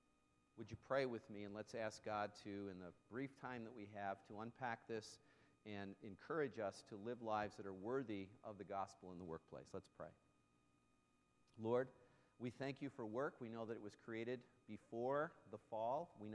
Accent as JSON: {"language": "English", "region": "Illinois", "country": "United States", "lives_now": "East Lansing, United States", "said": "Some of you know that I came to East Lansing from Illinois many years ago, back in the early 70s"}